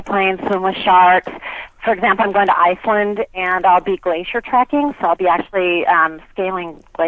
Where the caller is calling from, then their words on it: Los Angeles, California, United States; I'm actually calling from Los Angeles before I take off on a trip.